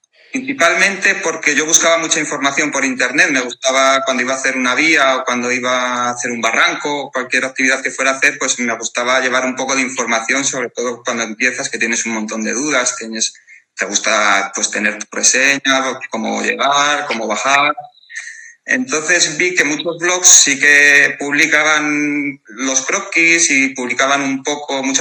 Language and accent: Spanish; Benavente, Castile and León, Spain; Yo no soy de este pueblo, yo soy de Benavente, pero llevo aquí viviendo ya 12 años.